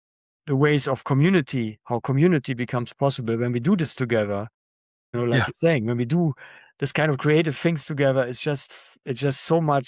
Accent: East Germany, Germany; I just remember I grew up in East Germany, and I also had that sense after the wall came down

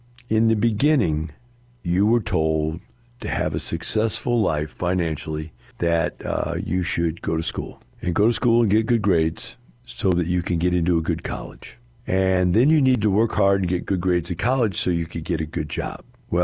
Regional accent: Madison, Wisconsin, United States; I'm from Wisconsin. We're in Madison, Wisconsin, quite honestly, the reality is that the water is crystal clear. It's all glacial-fed lakes there.

